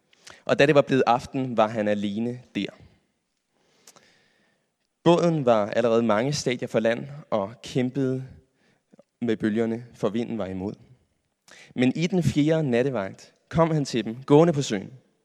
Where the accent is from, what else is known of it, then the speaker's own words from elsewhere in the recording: Capital Region of Denmark, Denmark; now in Copenhagen, Denmark; og jeg er opvokset på Vestegnen med alt, hvad det rummer. Og nu bor jeg i København